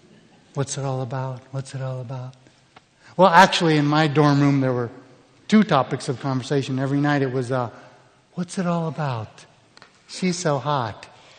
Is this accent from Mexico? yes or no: yes; Mexico; also born or lived in Colombia; I grew up in Mexico and Colombia